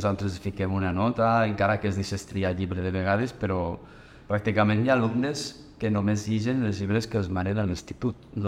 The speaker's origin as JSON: {"language": "Catalan", "town": "Benicarló", "region": "Valencian Community", "country": "Spain", "said": "Sempre els dic que soc de Benicarló, que ningú és perfecte."}